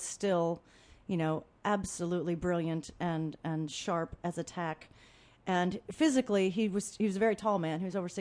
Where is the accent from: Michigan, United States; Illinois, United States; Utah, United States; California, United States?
Illinois, United States; I grew up in Illinois, near St. Louis, and this summer I'm actually going back to my roots and my people.